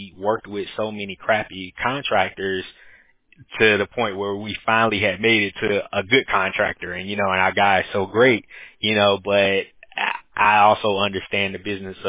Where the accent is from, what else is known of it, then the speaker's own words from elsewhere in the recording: Atlanta, Georgia, United States; also born or lived in Washington, D.C.; now in Costa Rica; I'm from Atlanta, originally I'm from D.C., but I, you know, moved to Atlanta when I was small. And, you know, currently me and my wife, we actually moved to Costa Rica.